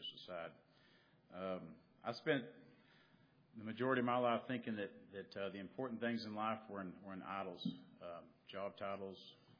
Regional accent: Conway, United States; I'm from Conway.

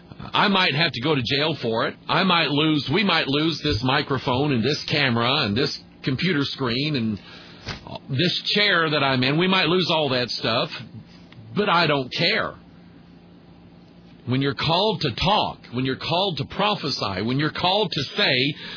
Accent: United States; And I'm an American. I'm an American pastor.

